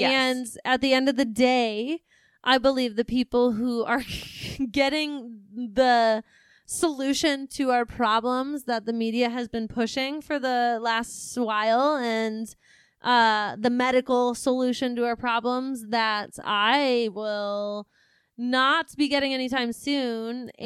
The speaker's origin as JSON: {"language": "English", "region": "Michigan", "country": "United States", "said": "And we're from the Midwest. We are from the lovely state of Michigan."}